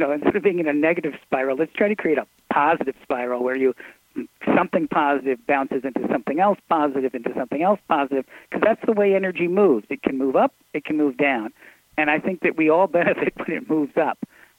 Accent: New York, United States; I was raised in Westchester County, in, you know, outside of New York City.

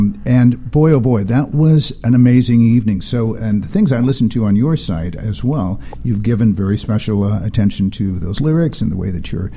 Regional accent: San Diego, California, United States; You're actually performing tomorrow night in my hometown, San Diego.

